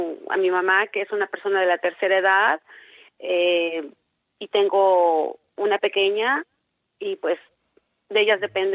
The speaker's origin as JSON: {"language": "Spanish", "country": "Mexico", "lives_now": "United States", "said": "venimos a dar lo mejor de nosotros como mexicanos, como trabajadores."}